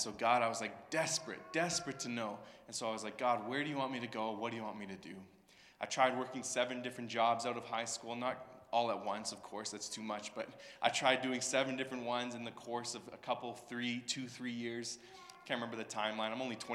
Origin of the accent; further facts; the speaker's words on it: Sylvan Lake, Alberta, Canada; I grew up in Sylvan Lake, Alberta.